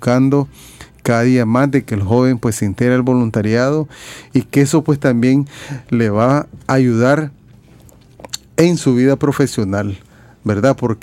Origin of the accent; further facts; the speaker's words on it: Nicaragua; cómo somos los nicaragüenses, muy acogedores.